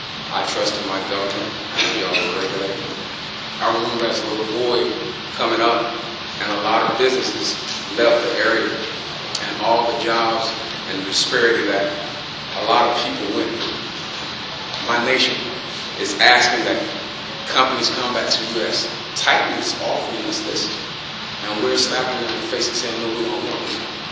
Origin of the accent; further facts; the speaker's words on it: Yonkers, New York, United States; I was born and raised right here in Yonkers County. The only time I know to think that I left was when I attended college in Johnson City.